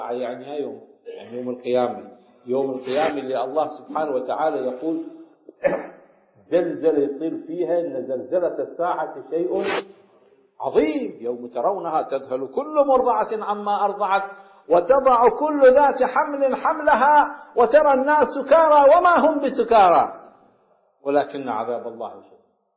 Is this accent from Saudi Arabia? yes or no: no; Iraq